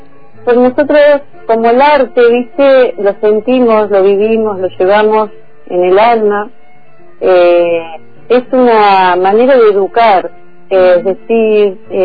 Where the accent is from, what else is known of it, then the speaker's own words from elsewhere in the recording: Villa Regina, Río Negro, Argentina; Soy de Regina, nací en Regina.